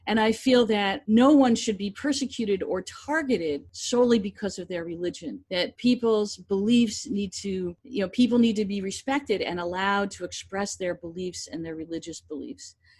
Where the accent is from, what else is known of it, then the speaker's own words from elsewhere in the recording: United States; Well, you know, I'm an American. I live here in the United States. I was born here.